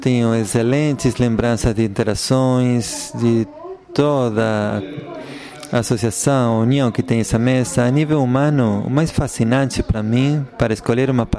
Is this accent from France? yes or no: yes; France; Portuguese is a second language; se bem em Paris eu sou considerado um estadunidense muito amável, eu, na verdade, sou francês.